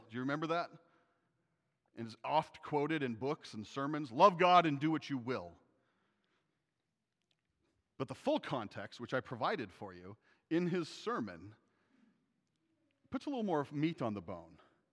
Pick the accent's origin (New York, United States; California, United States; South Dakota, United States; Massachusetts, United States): South Dakota, United States; I grew up in South Dakota. We have no pro teams.